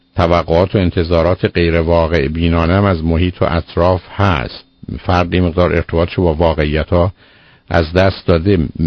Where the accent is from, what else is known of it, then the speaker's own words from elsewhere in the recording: Iran; تردید نیست که ما ایرانی هستیم یا فارسی بلد هستیم